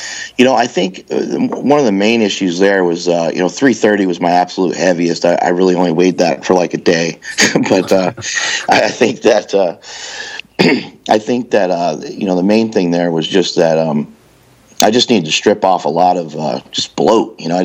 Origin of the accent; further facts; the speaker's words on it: East Coast, United States; perhaps it's because they're West Coast guys. I grew up on the East Coast.